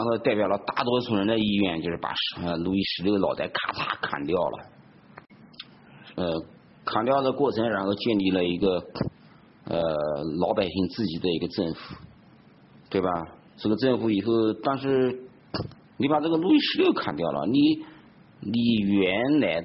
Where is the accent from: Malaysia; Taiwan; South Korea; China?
China; born there; 因为我生在中国，我对中国的文化和中国的国民性劣根性我太了解了。